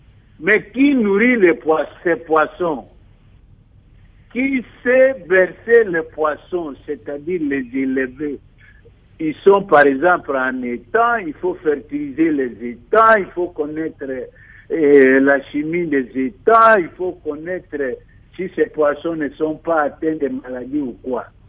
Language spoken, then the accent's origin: French; Kinshasa, DR Congo; Je vois, par exemple, chez nous, à Kinshasa, plus précisément